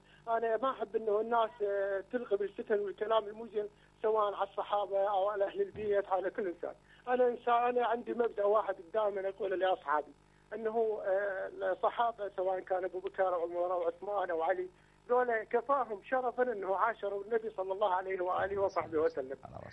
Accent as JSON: {"language": "Arabic", "region": "Babil", "country": "Iraq", "said": "من العراق من بابل."}